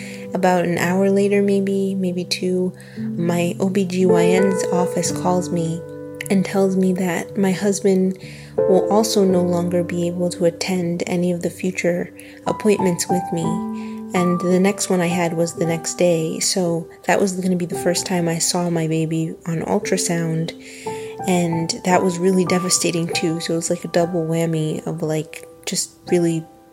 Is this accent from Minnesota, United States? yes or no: no; New York, United States; I'm from New York, New York.